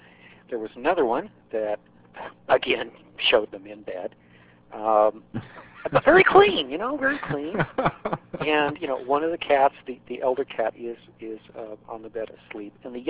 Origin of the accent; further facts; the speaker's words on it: Hereford, Texas, United States; I grew up in the panhandle of Texas